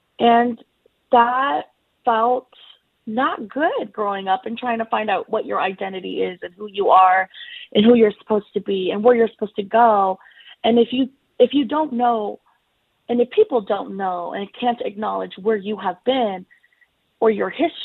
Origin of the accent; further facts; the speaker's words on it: United States; So, you know, I grew up just kind of like, okay, I'm an American kid.